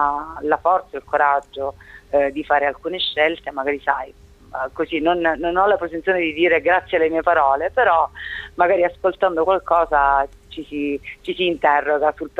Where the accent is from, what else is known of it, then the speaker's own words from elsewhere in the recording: Calabria, Italy; noi siamo calabresi e abitiamo la Calabria, che è una terra di approdo